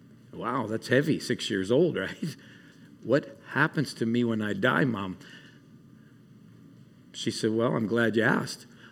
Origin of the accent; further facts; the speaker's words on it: Calgary, Alberta, Canada; I grew up in Calgary, Canada.